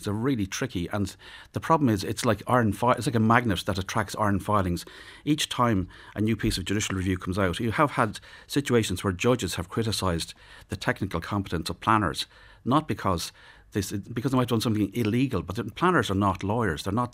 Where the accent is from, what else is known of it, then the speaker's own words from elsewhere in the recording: Leinster, Ireland; Like, I'm from Meath originally.